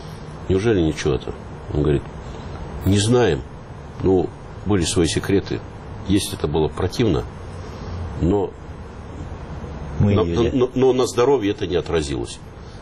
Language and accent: Russian; Novosibirsk, Novosibirsk Oblast, Russia; Да, я из Новосибирска, я в хоккей играл